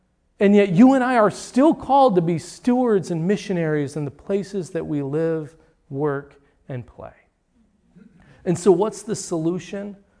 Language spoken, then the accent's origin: English; United States; The misunderstanding that I had as an American.